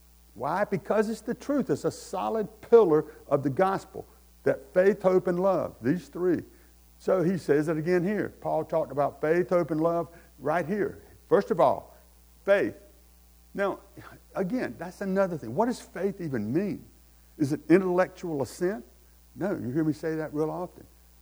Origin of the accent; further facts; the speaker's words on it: United States; I was raised in America, you know, right down the road here.